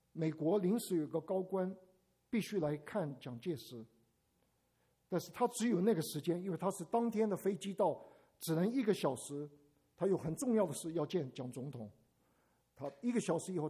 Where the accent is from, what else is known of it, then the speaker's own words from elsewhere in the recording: Taiwan; 我讲第二个故事，我从台湾来